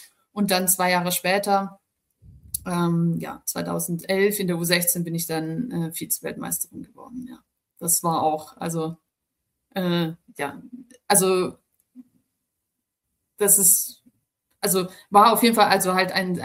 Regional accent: Erlangen, Bavaria, Germany; bei mir in Erlangen, in meiner Heimatstadt, gab es immer so eine Sportlerehrung

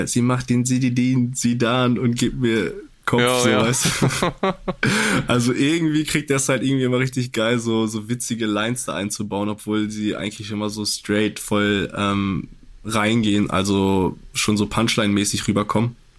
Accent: Poland; Ich bin ja auch Pole.

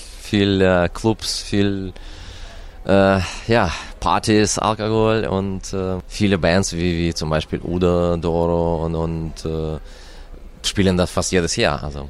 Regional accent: Russia; German is a second language; Ja, das angefangen, dass ich meine, in Russland, das ist meine Heimat.

